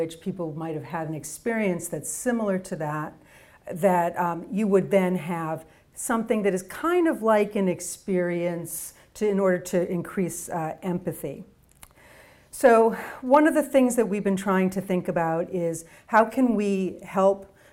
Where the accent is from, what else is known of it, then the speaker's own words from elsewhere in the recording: Boston, Massachusetts, United States; I'm from Boston. So we have Micro Center.